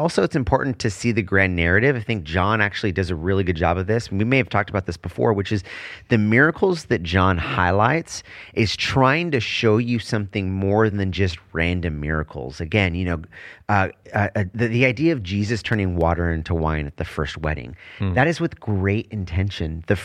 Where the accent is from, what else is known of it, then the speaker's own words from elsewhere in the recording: Mexico; accent: Mexican; Way to make fun of my Mexican accent.